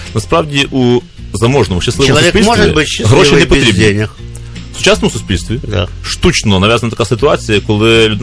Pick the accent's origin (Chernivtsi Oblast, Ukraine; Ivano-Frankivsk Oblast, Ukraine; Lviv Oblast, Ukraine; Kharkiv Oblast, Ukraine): Lviv Oblast, Ukraine; Lviv; Є депресивні явища, в моєму рідному місті, на жаль, це так.